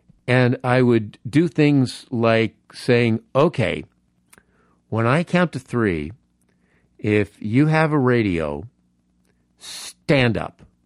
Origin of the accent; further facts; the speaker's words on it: the North, United States; So I had to like make sure I'm from the North, and Red Barber is from the South.